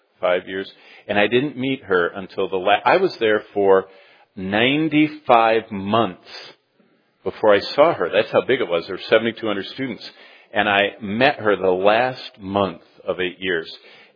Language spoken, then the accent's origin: English; Lansing, Michigan, United States; I was born in Lansing in 56 and lived there for 19 years and went to Haslett High School.